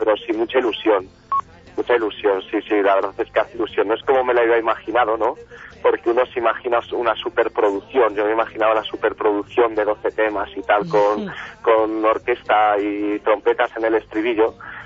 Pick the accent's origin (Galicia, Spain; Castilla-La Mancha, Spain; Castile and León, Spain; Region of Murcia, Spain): Castile and León, Spain; Burgos; digamos que soy de Burgos, de Castilla y León, y es un poco el volver a empezar, ¿no?